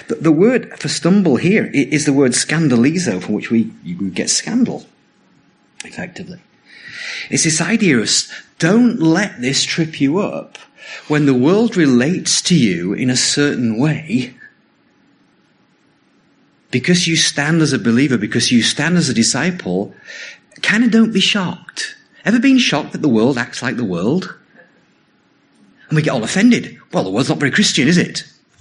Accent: England, United Kingdom; I'm English. I have no concept of joy.

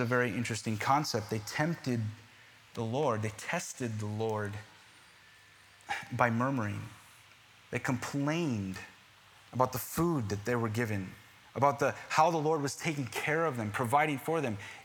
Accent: New York, United States; You know, I'm from New York, okay? We're like the kings and queens of murmur, okay?

